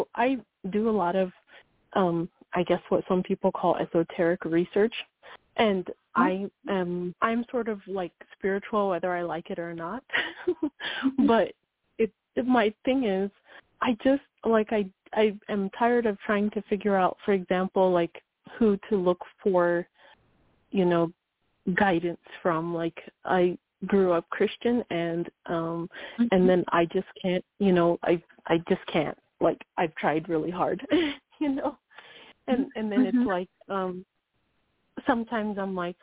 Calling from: Wyoming, United States

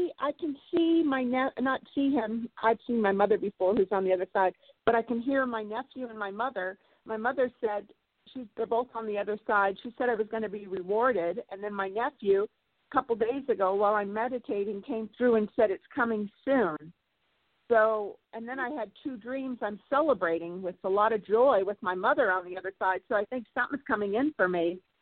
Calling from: Santa Barbara, California, United States; California, Santa Barbara.

